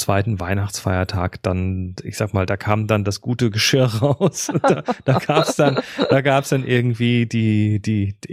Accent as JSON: {"language": "German", "town": "Horb am Neckar", "region": "Baden-Württemberg", "country": "Germany", "tie": "born or raised there", "said": "ich bin ja in Horb am Neckar groß geworden, also im tiefen Schwabenland."}